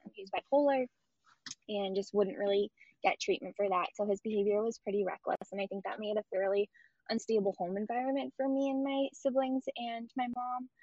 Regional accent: Boston, Massachusetts, United States; I was born in Boston. I was raised here most of my life. I lived here until I was 22, and I'm 29 now. And then I am back in Boston now too

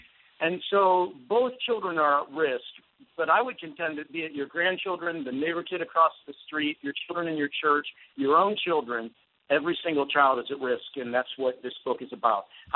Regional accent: Cleveland, Ohio, United States; I hope it's the my hometown Indians and the Cubs.

